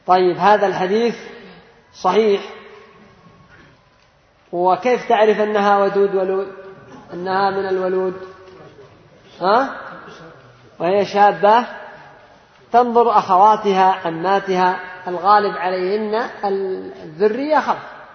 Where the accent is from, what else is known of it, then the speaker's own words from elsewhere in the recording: Yemen; عندنا في اليمن